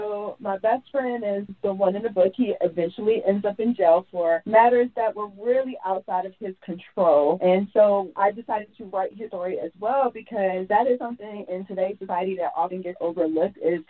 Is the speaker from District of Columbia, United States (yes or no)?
yes; Washington, District of Columbia, United States; I am originally from Washington, D.C.